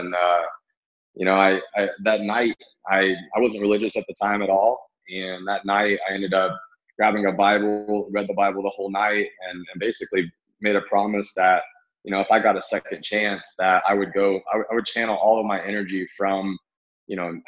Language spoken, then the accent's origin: English; Kansas, United States; when I came from Kansas and everybody found out about